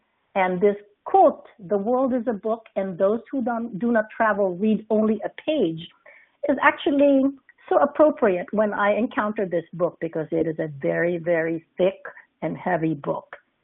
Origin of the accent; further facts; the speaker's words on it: California, United States; I come from Silicon Valley, and San Jose State is just a couple of miles away from my house.